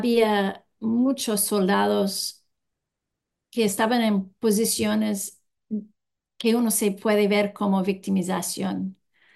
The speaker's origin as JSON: {"language": "Spanish", "country": "Canada", "second_language": "Spanish", "lives_now": "Peru", "said": "Y esto me sorprende, como canadiense no tenemos esto."}